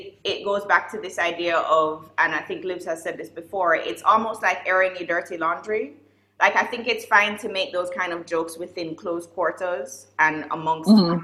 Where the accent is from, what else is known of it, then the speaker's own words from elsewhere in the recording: Jamaica; It goes back to the idea that I can't walk into a room and everybody actually acknowledge that I'm Jamaican because I speak standard English, and they're expecting me to speak like a Yardie